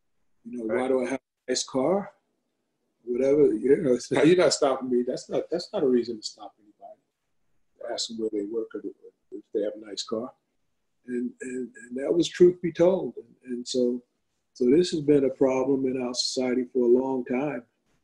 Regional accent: New York, United States; Brooklyn, we're not from Brooklyn, we're from Long Island.

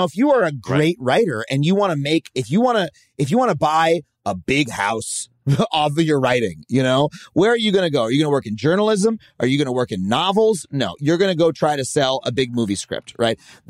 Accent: United States; it's awesome as an American, you know, someone who grew up, you know, trading VHS tapes of anime

